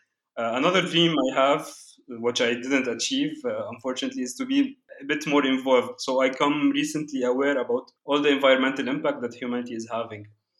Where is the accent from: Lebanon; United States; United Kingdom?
Lebanon; Beirut, Beirut Governorate; also born or lived in France; As you mentioned, I come from Beirut. It's a very peculiar city that combines, I would say, beauty and chaos.